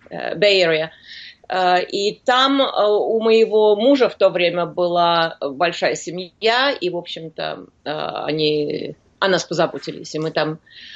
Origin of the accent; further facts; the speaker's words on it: Moscow, Russia; moved away as an adult; now in Los Angeles, United States; Я приехала из Москвы.